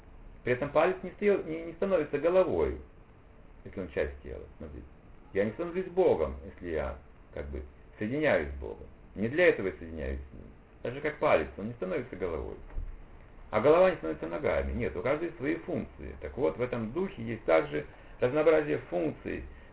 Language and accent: Russian; Kazakhstan; А я просто вот казах.